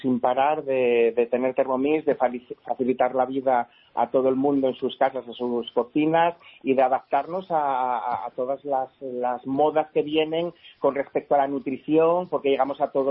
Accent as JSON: {"language": "Spanish", "region": "Asturias", "country": "Spain", "said": "Pero yo, como buen asturiano"}